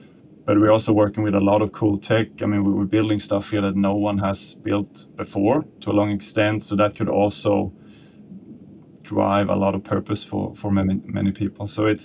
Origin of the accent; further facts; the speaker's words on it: Sweden; now in Copenhagen, Denmark; I'm from Sweden, and it would be pretty nice to teleport myself home for Sunday dinners and then head back to Copenhagen.